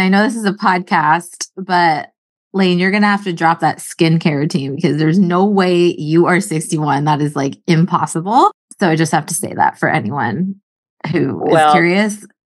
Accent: California, United States; well, I'm from California, so that's like really far and wasn't familiar to me until I moved to the East Coast.

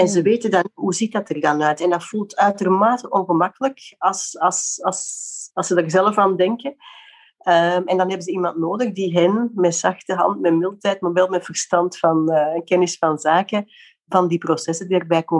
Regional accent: Flanders, Belgium; accent: Flemish; Ik zeg altijd, ik ben Nederlandser dan ik klink. Mijn accent is Vlaams gebleven

